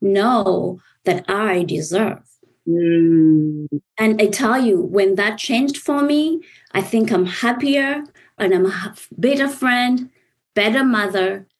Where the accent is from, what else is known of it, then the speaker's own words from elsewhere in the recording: Uganda; now in United States; So born and raised in East Africa, Uganda, originally from Rwanda, you're taught to be modest, to give.